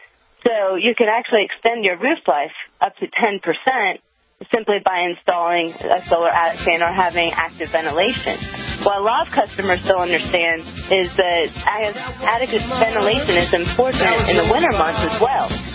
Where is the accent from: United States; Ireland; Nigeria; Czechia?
United States; North Carolina; You know, I'm actually from North Carolina